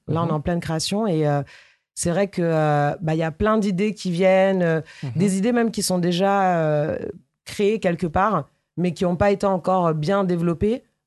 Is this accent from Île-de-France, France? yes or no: yes; Paris, Île-de-France, France; Eh ben, je viens de Paris.